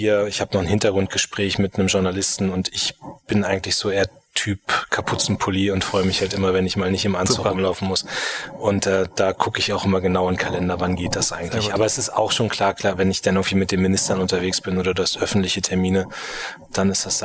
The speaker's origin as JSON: {"language": "German", "town": "Munster", "region": "Lower Saxony", "country": "Germany", "tie": "born or raised there", "said": "Meine Heimatstadt selbst ist Munster, kennt man als größten Heeresstandort, also Bundeswehrstandort. Und genau, da lebe ich auch immer noch, aber natürlich mittlerweile auch sehr viel in Berlin."}